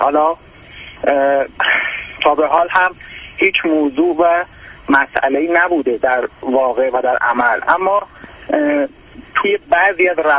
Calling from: Iran; البته ما از ایران هستیم، یه مقدار فکر میکنم مشکل ارتباط تلفنی هم باشه

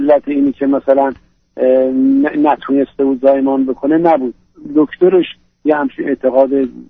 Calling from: United States; من از امریکا هستم.

